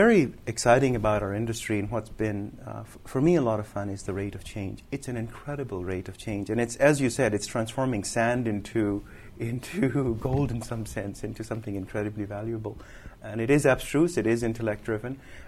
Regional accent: Lahore, Punjab, Pakistan; moved away as an adult; now in United States; I'm responsible for market development at Cadence. I was born and raised in Lahore in Pakistan and came to school here to attend UC Berkeley and then later Stanford.

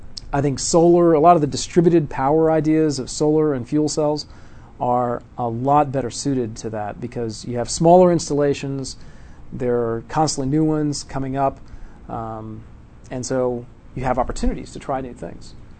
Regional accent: Stillwater, Oklahoma, United States; also born or lived in Punjab, India; I was born in India. I was born in Punjab, which is the northwest province near the border with Pakistan. I came to the U.S. when I was very young, 4 years old, to Stillwater, Oklahoma, in 1967. So I've been here a long time.

